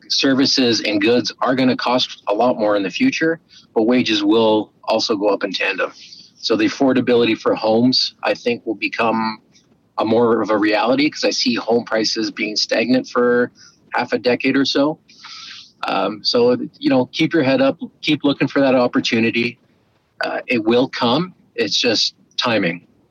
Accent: Canada; which, we as a Canadian, home ownership seems to be one of our top priorities.

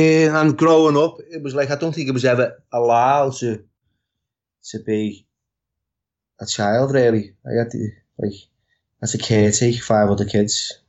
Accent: Liverpool, North West England, United Kingdom; You know, growing up in Liverpool, in the house that I was living in with my dad

